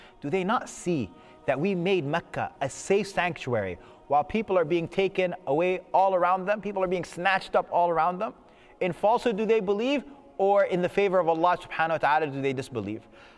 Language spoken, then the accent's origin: English; Khartoum, Sudan; I am from Sudan, and in the past year, the city of Khartoum has been emptied out by war